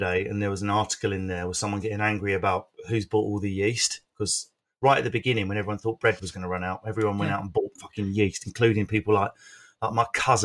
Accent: East of England, United Kingdom; I'm from Essex. If anything, I've toned it down.

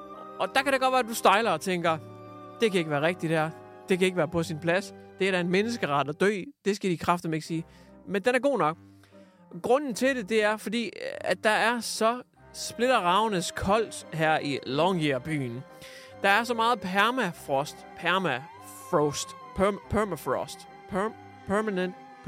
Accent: North Denmark Region, Denmark; now in Aalborg, Denmark; Jeg sidder og optager det her lige nu i Aalborg. Der er lidt mere fart på, end der er i min hjemby i Jørgen, som lige ligger 60 km nord for Aalborg.

